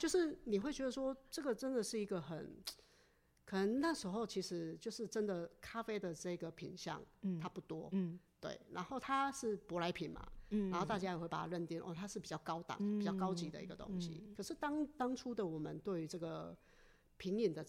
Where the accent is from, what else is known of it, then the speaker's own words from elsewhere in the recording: Chiayi, Chiayi County, Taiwan; 我不是。 你是？ 我是嘉义人。